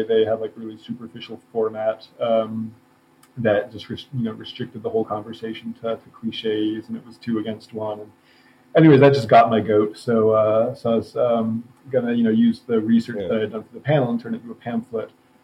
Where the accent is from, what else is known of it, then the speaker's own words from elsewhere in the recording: Virginia, United States; I grew up in Virginia in the 80s and 90s.